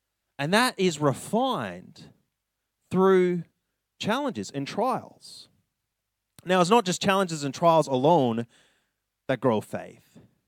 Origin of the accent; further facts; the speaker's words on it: Canada; accent: Canadian; I was bullied a lot for my Canadian accent and for being Christian.